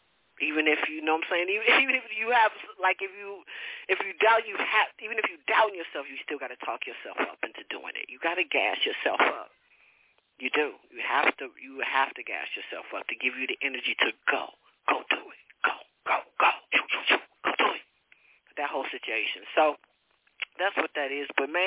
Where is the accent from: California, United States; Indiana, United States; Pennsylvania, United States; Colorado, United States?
California, United States; I have to do to California because motherfucker, I'm from California.